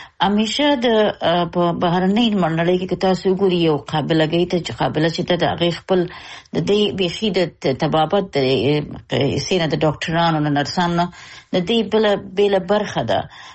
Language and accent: Pashto; Afghanistan; اوس خو زیاتره موږ د افغانان یو ډېر سخت مشکل لرو